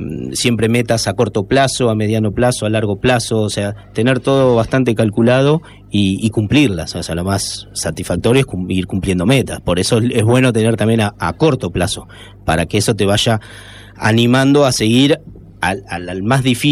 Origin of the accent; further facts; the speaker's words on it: San Fernando, Buenos Aires Province, Argentina; also born or lived in Salto / Don Torcuato; Y yo vivía en Buenos Aires. O sea, nací en Salto, pero mis hijos se fueron... yo tenía 2 años, se fueron a vivir a Buenos Aires, y en San Fernando vivía, y perdón, en Doctor, vivía en San Fernando y después en Don Torcuato